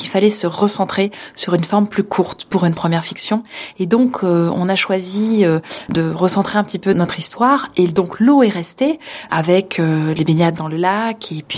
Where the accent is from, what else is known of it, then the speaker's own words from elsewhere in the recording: Nice, Provence-Alpes-Côte d'Azur, France; born there; toute ma famille est originaire de la vallée de l'Ubaye, mais moi je suis née à Nice.